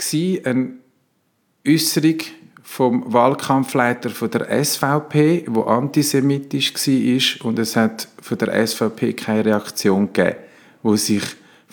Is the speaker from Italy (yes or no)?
yes; Italy; now in Switzerland